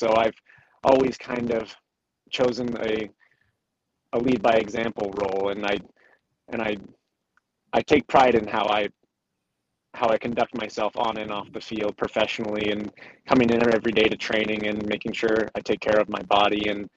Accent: Portland, Oregon, United States; And when I was in Portland, that was my hometown club. And I was there for 5 years and obviously enjoyed playing for my community that I grew up in and playing in front of my friends and family there.

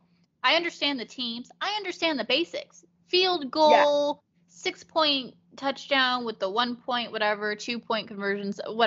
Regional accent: Las Vegas, Nevada, United States; I'm a VGK fan. I'm from Vegas.

